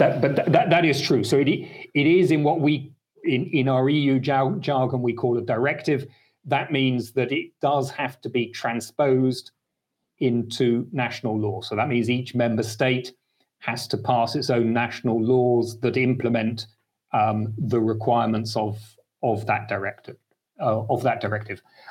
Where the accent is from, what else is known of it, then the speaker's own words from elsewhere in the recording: United Kingdom; now in Belgium; I'm British, but also now Belgian.